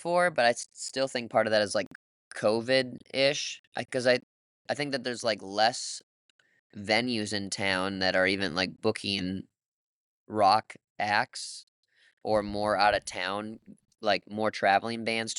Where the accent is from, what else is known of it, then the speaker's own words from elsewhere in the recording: Midwest, United States; Yeah, I'm from the Midwest, so this was already like a billion times better than anything that's going on up there.